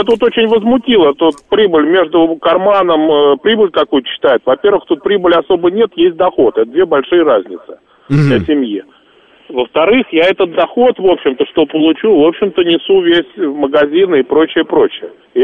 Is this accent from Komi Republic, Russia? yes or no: no; Moscow, Russia; как коренной москвич